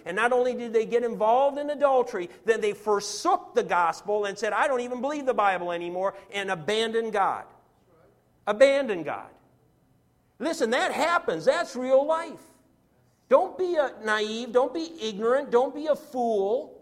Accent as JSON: {"language": "English", "region": "Minnesota", "country": "United States", "tie": "born or raised there", "said": "it was called the Protestant work ethic or the Midwestern work ethic, because I grew up in Minnesota"}